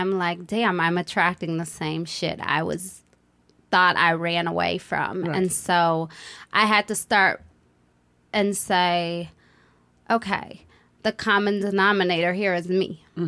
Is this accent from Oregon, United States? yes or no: no; Detroit, Michigan, United States; I had never seen that growing up in Detroit. I just was like, everybody in Detroit where I come from, it's like, you're hard.